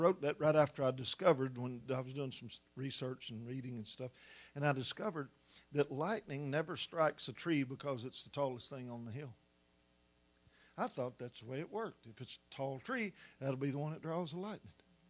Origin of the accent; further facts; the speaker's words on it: Kentucky, United States; you know, I come from Kentucky, which means deep roots and tangled limbs, is what Kentucky means.